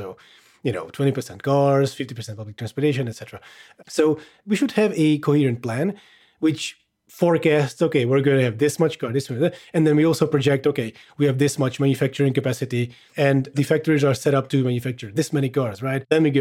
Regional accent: Hungary; English is a second language; I am Hungarian, if anyone's wondering. I grew up in Hungary.

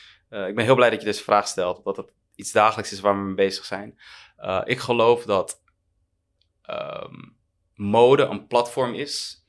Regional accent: Heemskerk, North Holland, Netherlands; De realiteit is dat ik in een heel klein Nederlands dorpje ben opgegroeid, Heemskerk.

